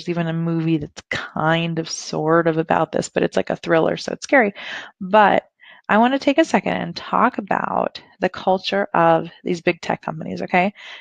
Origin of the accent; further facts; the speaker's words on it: California, United States; And it's interesting because I grew up in Silicon Valley